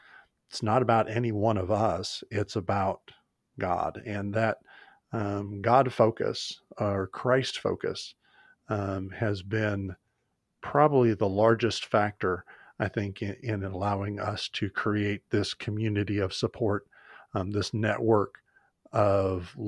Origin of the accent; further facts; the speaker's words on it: Marshfield, United States; several other pastors here in Marshfield, in my hometown.